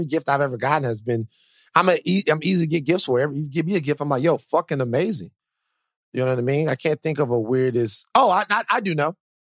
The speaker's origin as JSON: {"language": "English", "town": "Baton Rouge", "region": "Louisiana", "country": "United States", "said": "I'm from Baton Rouge."}